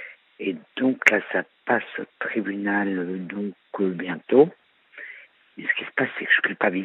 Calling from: Dijon, Bourgogne-Franche-Comté, France; j'ai 42 ans et je viens de Dijon.

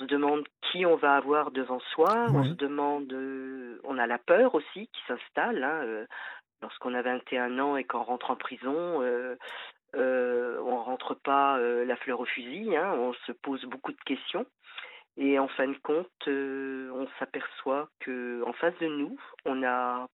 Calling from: Rennes, Brittany, France; Alors je suis bretonne et je vous appelle de Rennes.

